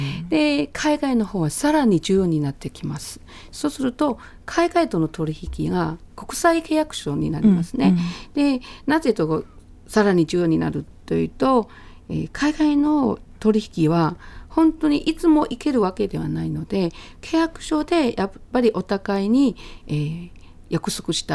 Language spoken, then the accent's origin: Japanese; China; Japanese is a second language; moved away as an adult; now in Okinawa, Japan; で私は今沖縄滞在で20年目になります。